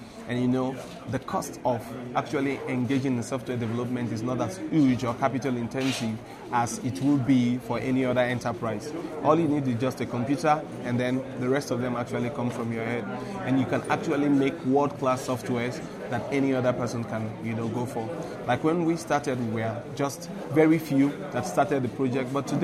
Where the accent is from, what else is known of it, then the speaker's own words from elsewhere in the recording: Port Harcourt, Rivers, Nigeria; we come from Port Harcourt, the Niger Delta, that is actually in chaos, you know, lately.